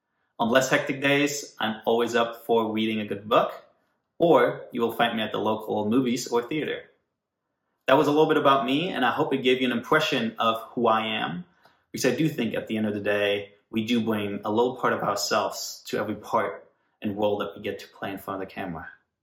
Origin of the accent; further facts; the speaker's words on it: Germany; English is a second language; also born or lived in California, United States; now in Central Europe; I'm based in Central Europe, and I grew up in Germany, but I lived in California for the past 5 years, and therefore I am fluent in English, Danish, as well as German.